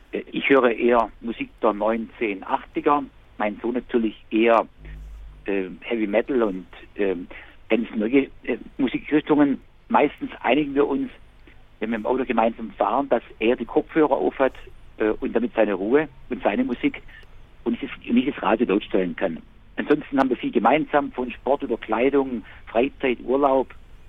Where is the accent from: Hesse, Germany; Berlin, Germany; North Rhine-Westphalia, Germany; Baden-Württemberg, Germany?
Baden-Württemberg, Germany; Ich bin in Stuttgart geboren, in Bitzingen aufgewachsen, war in Tübingen zum Studium